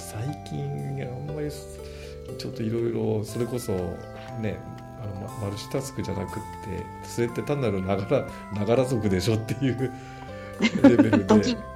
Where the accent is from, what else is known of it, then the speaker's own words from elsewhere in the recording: Shimane, Japan; うちの田舎、島根なんかもそうなんだけど、